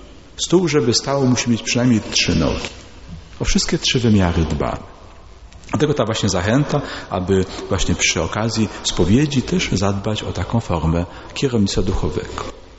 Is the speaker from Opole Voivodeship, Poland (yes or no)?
yes; Kędzierzyn-Koźle, Opole Voivodeship, Poland; Ja pochodzę z parafii świętego Mikołaja. W Kędzierzynie tam spędziłem swoje dzieciństwo i młodość.